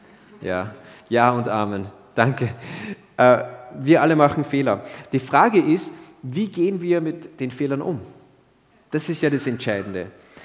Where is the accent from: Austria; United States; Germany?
Austria; wir sind ja Österreicher, wir reden ja nicht Englisch, also zum Teil